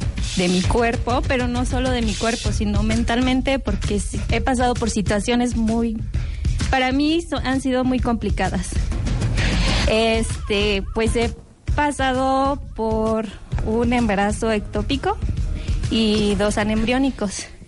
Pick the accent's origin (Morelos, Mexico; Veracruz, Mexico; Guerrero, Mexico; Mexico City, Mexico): Guerrero, Mexico; Vengo de Guerrero.